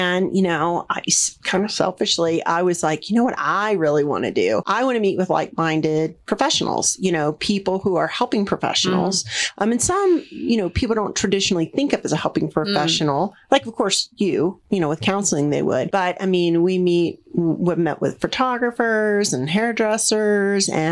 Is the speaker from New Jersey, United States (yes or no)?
no; Florida, United States; I'm from Florida, so